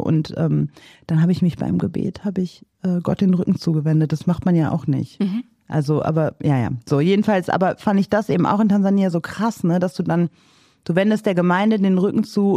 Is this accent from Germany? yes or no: yes; Rhineland, Germany; ich bin nicht lutherisch sozialisiert, uniert nennt man das bei uns im Rheinland.